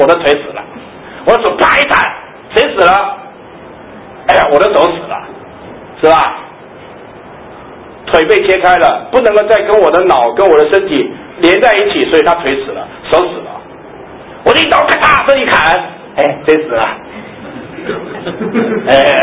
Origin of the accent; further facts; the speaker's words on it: China; 我们中国人最研究关于气这个字，形成我们中医的最重要的基础之一